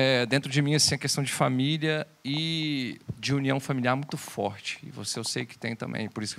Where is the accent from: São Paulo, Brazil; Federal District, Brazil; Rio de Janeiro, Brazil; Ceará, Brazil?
Federal District, Brazil; Brasília; now in Braga, Portugal; Sou natural de Brasília, capital do Brasil. Moro hoje em Braga